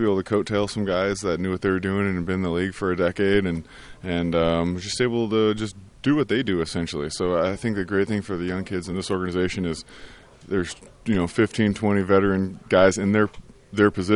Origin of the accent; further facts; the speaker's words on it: Chicago, Illinois, United States; just because the point of view that you have as a fan growing up in Chicago about the Cubs.